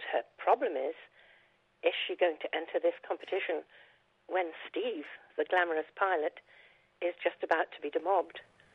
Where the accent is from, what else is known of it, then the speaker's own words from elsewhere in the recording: Newcastle, North East England, United Kingdom; born there; I was born in Newcastle.